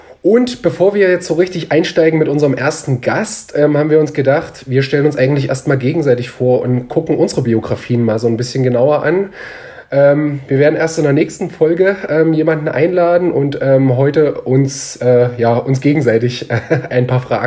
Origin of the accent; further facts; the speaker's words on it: Thuringia, Germany; Ich bin im kleinen Dorf in der Mitte von Thüringen aufgewachsen mit 1.000 EinwohnerInnen.